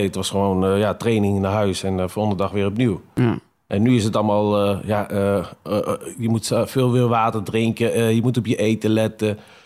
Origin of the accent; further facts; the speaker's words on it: Arnhem, Gelderland, Netherlands; Maar ik ben opgegroeid in Arnhem met het Ajax-shirt.